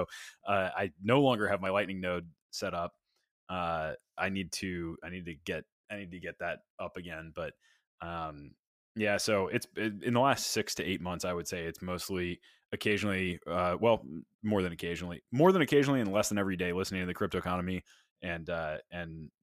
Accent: North Carolina, United States; So I'm from Kakalaki.

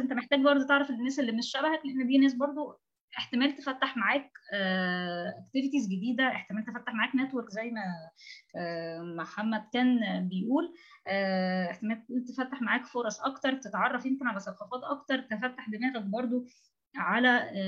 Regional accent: Egypt; moved away; انا واحده مصريه، بالنسبه لهم انا واحده اجنبيه طالبه

